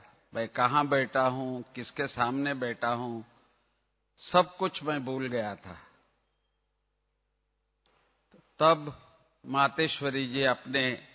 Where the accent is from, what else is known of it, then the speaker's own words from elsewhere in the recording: Bengaluru, Karnataka, India; Hindi is a second language; मुझे इतनी हिंदी नहीं आती थी। फर्स्ट टाइम मैं बेंगलुरु से आया था